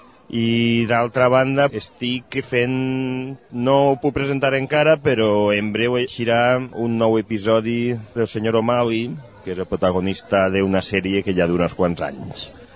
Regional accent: Castelló de la Ribera, Valencian Community, Spain; a partir d'escriptors del meu poble, Castelló de la Ribera

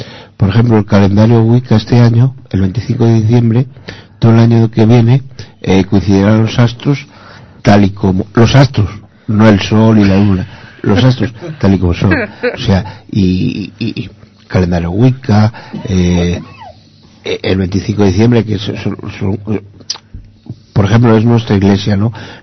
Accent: Spain; como yo soy muy español y me piden explicaciones

